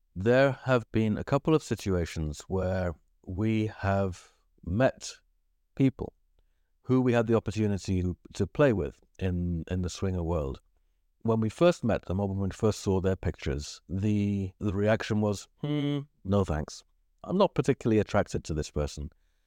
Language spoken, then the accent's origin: English; England, United Kingdom; When I was growing up in England